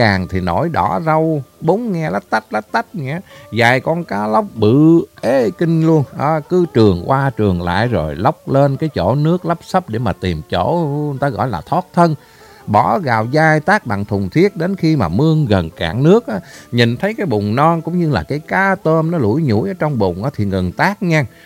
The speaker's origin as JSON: {"language": "Vietnamese", "region": "Mekong Delta", "country": "Vietnam", "said": "Miền Tây quê mình đường thủy nối liền từ tỉnh về đến quận, xã rồi lan tỏ ra các ấp nhang."}